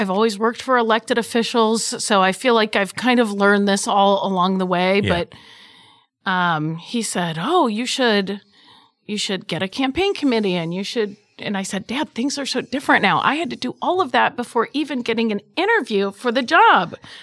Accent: Cincinnati, Ohio, United States; So I was raised in Hyde Park, very east side, and then I moved to Mount Lookout

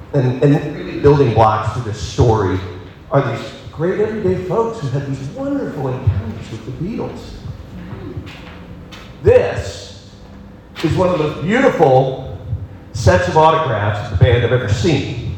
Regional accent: Longwood, Florida, United States; I said, I'm from this little bedroom community north of Orlando called Longwood.

